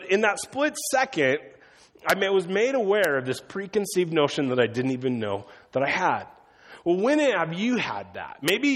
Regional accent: Iowa, United States; Now, I grew up in Northwest Iowa, which is completely Caucasian, okay?

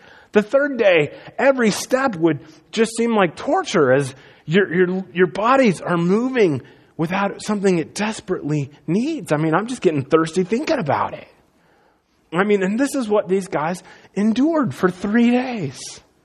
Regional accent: Iowa, United States; I grew up in Iowa. We didn't have anything even close to a desert there. We just have farmland, pigs, and cornfields.

